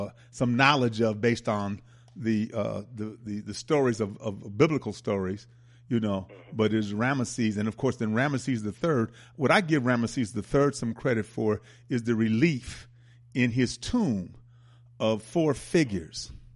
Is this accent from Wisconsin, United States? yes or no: yes; Milwaukee, Wisconsin, United States; They were from Gary, Indiana. I'm from Milwaukee.